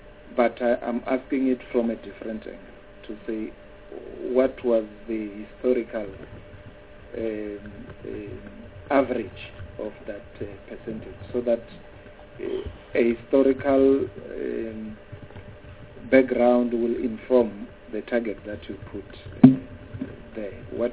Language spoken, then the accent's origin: English; Limpopo, South Africa; For the purpose of monitoring, I come from Limpopo.